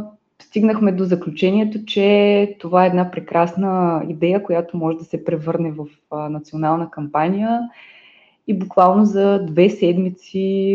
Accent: Burgas, Burgas Province, Bulgaria; От Бургас, журналист съм по образование.

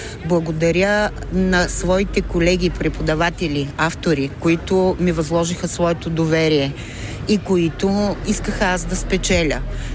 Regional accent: Veliko Tarnovo, Veliko Tarnovo Province, Bulgaria; защото двете столици са центрове на моята личност, родния ми град е Велико Търново

